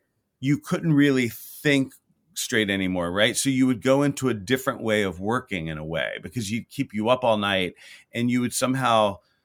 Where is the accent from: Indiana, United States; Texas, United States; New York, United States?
Texas, United States; Houston; I mean, I grew up in Houston, Texas, and I think I started at a very young age.